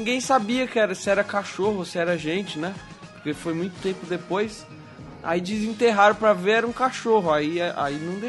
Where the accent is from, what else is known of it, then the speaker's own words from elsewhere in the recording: Bahia, Brazil; born there; como eu nasci na Bahia, na minha cidade tinha muito burro, né?